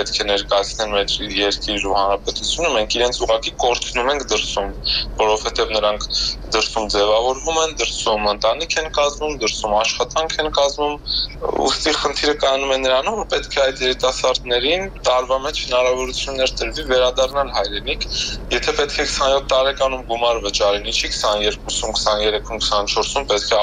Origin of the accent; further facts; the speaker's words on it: Yerevan, Armenia; now in Marseille, France; ես Երևանցի եմ, թե Մարսելացի եմ։ Հիմա ես պատրաստվում եմ ետ գալ Հայաստան